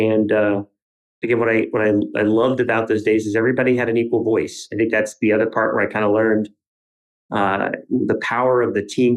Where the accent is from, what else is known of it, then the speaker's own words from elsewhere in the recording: Van Wert, Ohio, United States; he sent a couple of people to my hometown, Van Wert, Ohio, and through a little bit of cajoling of my sisters with a bottle of wine, got an in-person, behind-the-scenes look at my childhood